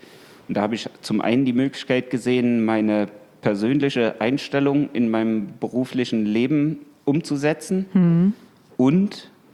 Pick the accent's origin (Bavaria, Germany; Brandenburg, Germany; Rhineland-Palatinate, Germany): Rhineland-Palatinate, Germany; Mainz; moved away as an adult; Ich bin gebürtig aus Mainz, habe zwei Brüder und habe Mainz nach dem Abitur verlassen, um zum Studium nach Leipzig zu gehen.